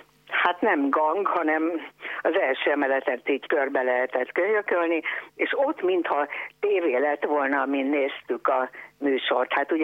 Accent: Budapest, Hungary; born there; Én abban az utcában születtem, az Alsóerdősor utcában. Na most az elődjére, a divacsarnokra is tisztán emlékszem gyerekkoromból

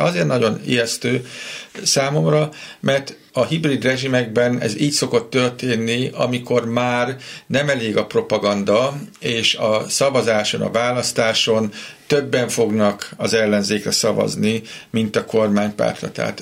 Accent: Szekszárd, Tolna, Hungary; akkor szekszárdi vagyok

